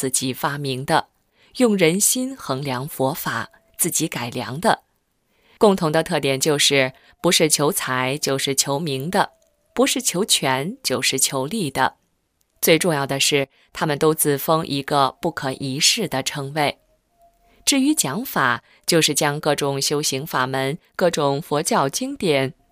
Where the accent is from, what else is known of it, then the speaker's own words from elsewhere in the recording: Taiwan; born there; 感谢上天让我今生生为中国人，在自由的台湾出生。